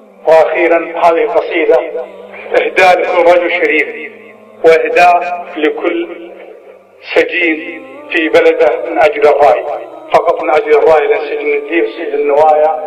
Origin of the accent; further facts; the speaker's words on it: Qatar; أنا مواطن قطري مسجون عند حكومتي وفي بلدي